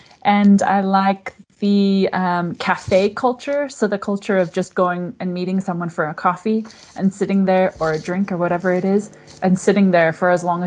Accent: Orange, California, United States; now in Austria; I'm from Orange, California, and I teach business English.

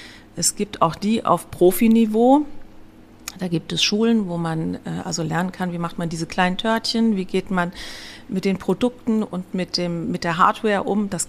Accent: Saarbrücken, Saarland, Germany; Ich bin in Saarbrücken aufgewachsen. Bei uns gab es jedes Wochenende Patisserie aus Frankreich.

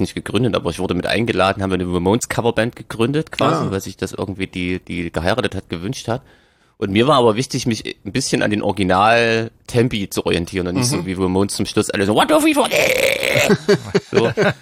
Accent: Gera, Thuringia, Germany; Ich war in meiner alten Heimatstadt in Gera.

